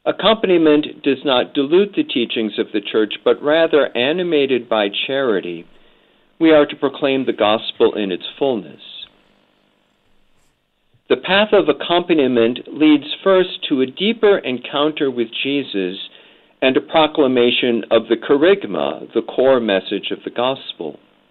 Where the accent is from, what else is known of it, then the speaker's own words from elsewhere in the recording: Wisconsin, United States; You know, I grew up in Northeast Wisconsin, that great dairy state